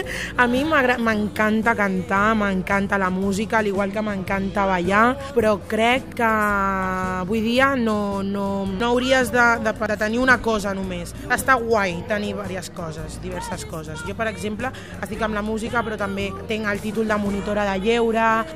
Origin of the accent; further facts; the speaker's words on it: Catalonia, Spain; Roquetes és el lloc on, bueno, el barri on em vaig criar.